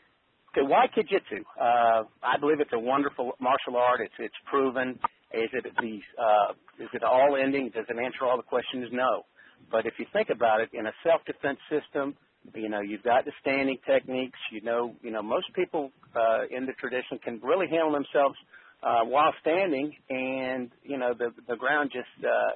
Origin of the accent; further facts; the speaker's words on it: Florida, United States; I grew up in Florida, got a bachelor's degree in marketing from Florida State, and a master's degree in business at Jacksonville University.